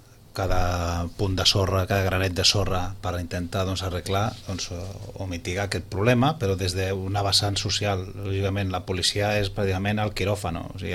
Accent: Sitges, Catalonia, Spain; els que som de Sitges de tota la vida

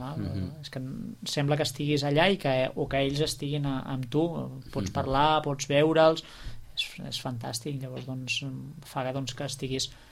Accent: Sitges, Catalonia, Spain; nosaltres, primera, som de Sitges, per tant, és un honor estar a la ràdio doncs, del nostre poble

